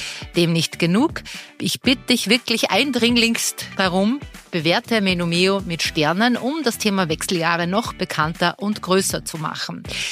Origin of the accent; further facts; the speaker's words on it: Austria; weil wir Österreicher schon konservativer sind als die Deutschen.